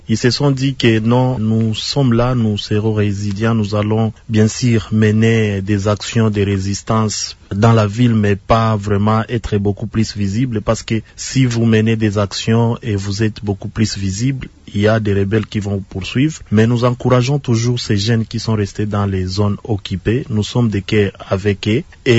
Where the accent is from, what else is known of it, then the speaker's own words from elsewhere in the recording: Uvira, South Kivu, DR Congo; Moi, je suis natif d'Ouvira. Si aujourd'hui, je suis à Ouvira, et donc, je suis d'abord à la maison.